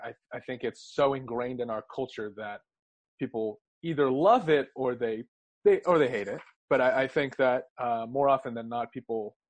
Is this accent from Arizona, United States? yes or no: yes; Scottsdale, Arizona, United States; for those who don't know me. For those who do know me, I don't know how they would. I grew up in Scottsdale, Arizona, which is a very baseball-heavy town.